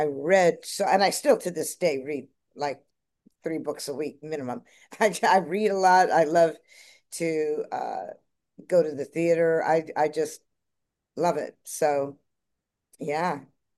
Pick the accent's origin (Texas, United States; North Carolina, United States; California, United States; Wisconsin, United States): California, United States; Los Angeles; Well, I grew up in Los Angeles, and acting was something I remember wanting to do since literally I was 2 years old